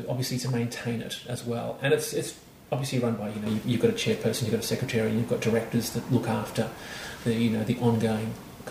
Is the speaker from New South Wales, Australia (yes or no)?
no; Melbourne, Victoria, Australia; And we are from Melbourne, and we've been on a bit of a family excursion, driven over to Perth, and had a bit of an adventure, and on our way back we came to Adelaide, actually